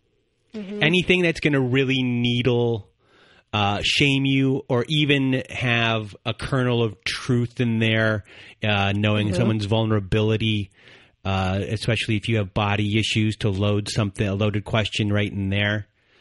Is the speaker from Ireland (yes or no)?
no; Canada; I'm from Canada.